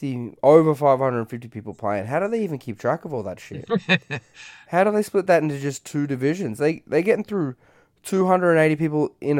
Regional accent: Grand Rapids, Michigan, United States; what is my hometown in Grand Rapids, Michigan. I could be staying at my grandparents' house

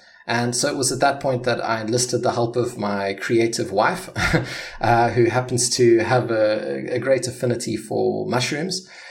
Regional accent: South Africa; moved away; Coming from a country, I'm originally from South Africa, and in South Africa, you get antibiotics for almost anything.

